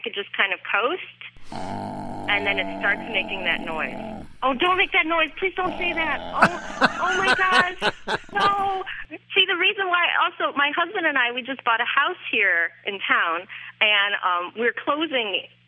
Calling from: Normal, Illinois, United States; I'm calling from Normal, Illinois.

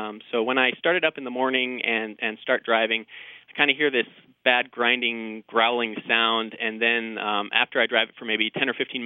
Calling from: Lakewood, Colorado, United States; I'm calling from Lakewood, Colorado.

